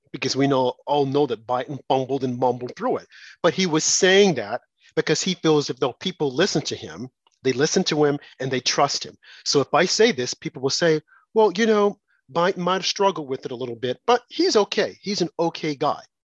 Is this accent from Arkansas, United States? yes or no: yes; Arkansas, United States; Look at Bill Clinton from my home state of Arkansas.